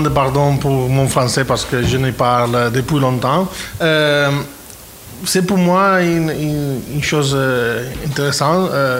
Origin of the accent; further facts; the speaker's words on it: Balearic Islands, Spain; French is a second language; je suis simplement un écrivain catalan et je suis, logiquement, indépendantiste. Mais je suis de Mallorca.